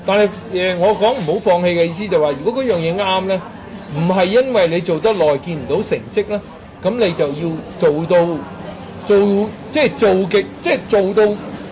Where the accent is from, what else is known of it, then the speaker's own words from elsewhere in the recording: Guangdong, China; 譬如話我哋廣東人整嘅豉油雞啊